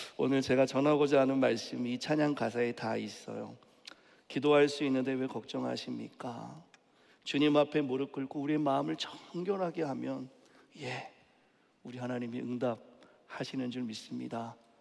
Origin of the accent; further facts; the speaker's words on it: Onyang, South Chungcheong, South Korea; 저의 고향은 충청도 온양입니다. 보시기에는 제가 조금 서울 깍쟁이 같이 생겼지만 예, 충청도에서 자랐어요.